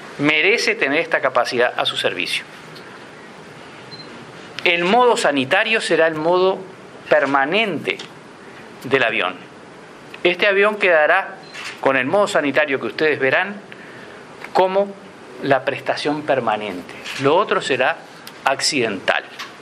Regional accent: Uruguay; mi pueblo, el pueblo uruguayo, de mi pueblo, el pueblo uruguayo

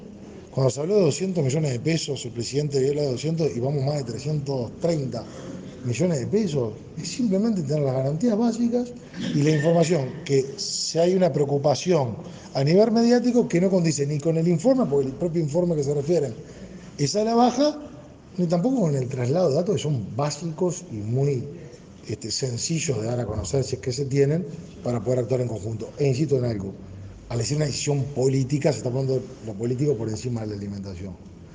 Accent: Uruguay; es tan complicado como uruguayos.

